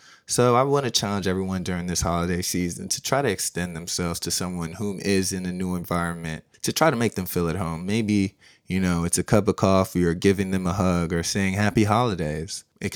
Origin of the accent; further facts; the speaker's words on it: Philadelphia, Pennsylvania, United States; born there; also born or lived in Dallas / Denver / Iowa / Connecticut; I was born in Philadelphia. Then I moved to Dallas. Then I moved to Denver. Then I moved to Iowa. Then I moved to Connecticut. Then back to Dallas.